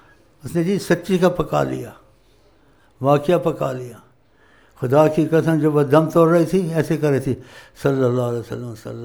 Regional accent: Punjab, Pakistan; میں پنجابی ہوں، میں تو یہی جانتا، اپنی زبان بھی بولتا ہوں.

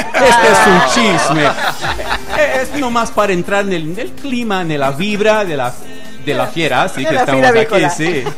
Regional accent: Brazil; Spanish is a second language; Yo soy de Brasil. En Brasil hay muchas ferias así bonitas también.

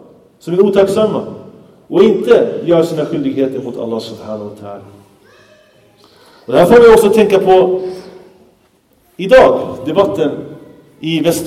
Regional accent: Sweden; born there; jag är också svensk. Jag är också född i Sverige.

